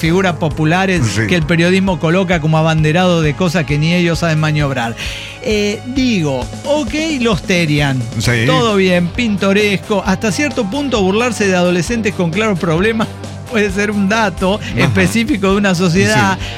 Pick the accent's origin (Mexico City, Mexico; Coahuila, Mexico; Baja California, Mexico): Baja California, Mexico; Ensenada; Yo soy de Ensenada